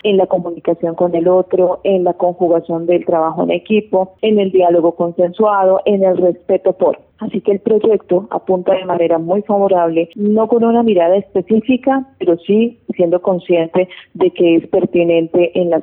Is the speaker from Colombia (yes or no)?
yes; Colombia; como docentes y como colombianos